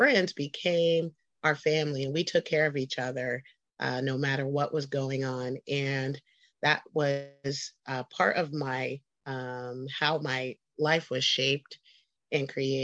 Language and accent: English; Sacramento, California, United States; Well, I'm from Sacramento. I was raised here. It come from a military family that was stationed here